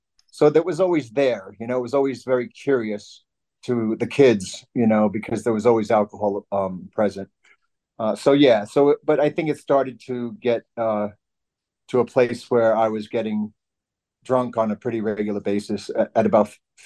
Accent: Long Island, New York, United States; 18 was the drinking age in New York, where I grew up. I grew up on Long Island.

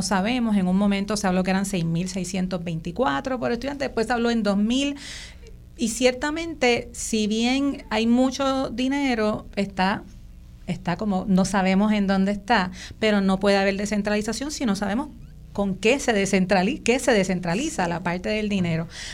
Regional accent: Puerto Rico; porque soy puertorriqueña y vivo en este país.

